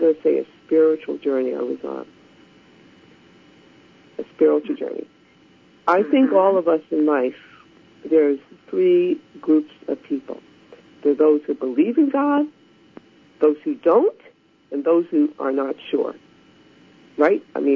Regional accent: United States; I'm Chinese. I'm Chinese American. And I grew up in this country at a time when there was very, very few Asian Americans, very few.

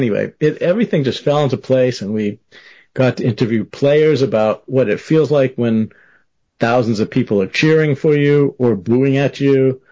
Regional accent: Boston, Massachusetts, United States; and I grew up in the Boston area.

